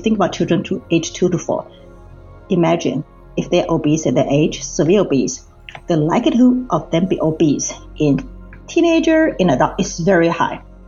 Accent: Taiwan; moved away; I grew up in Taiwan, but I've been here for so long

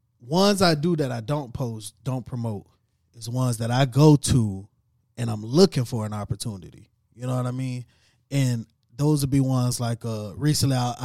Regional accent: Tampa, Florida, United States; I'm from Tampa.

